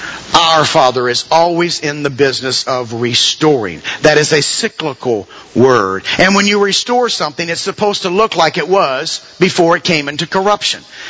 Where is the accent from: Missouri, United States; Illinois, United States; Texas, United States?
Missouri, United States; My father, I'm from Missouri, by the way. I'm from the Boot Hill area. Cape Girardeau, Jackson, everybody knew … you know.